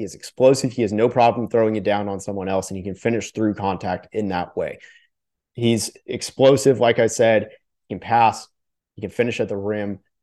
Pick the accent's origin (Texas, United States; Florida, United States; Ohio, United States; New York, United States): Texas, United States; Dallas; I'm from Dallas. I went to almost every TCU home game for the last 2 years.